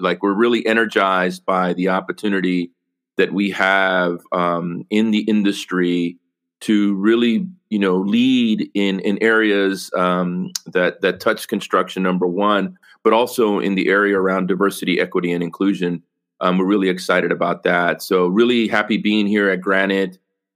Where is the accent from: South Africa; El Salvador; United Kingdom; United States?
El Salvador; San Salvador; Originally, I'm from San Salvador, El Salvador.